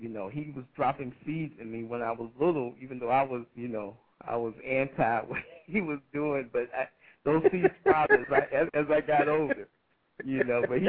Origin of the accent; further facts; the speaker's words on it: Atlanta, Georgia, United States; Yes, I'm from Atlanta. I'm an organic farmer.